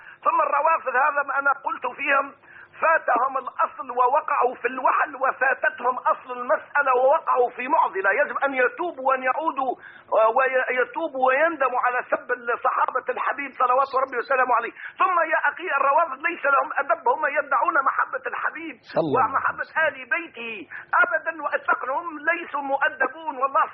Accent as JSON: {"language": "Arabic", "country": "Tunisia", "said": "أنا العبد الضعيف من تونس"}